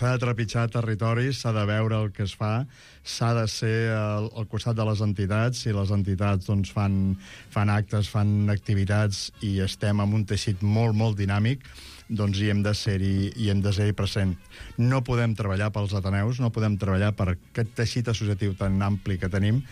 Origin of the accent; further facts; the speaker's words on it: Catalonia, Spain; Tinc un passat folklòric i just aquest cap de setmana doncs, les hem celebrat en el meu poble a Sant Manat.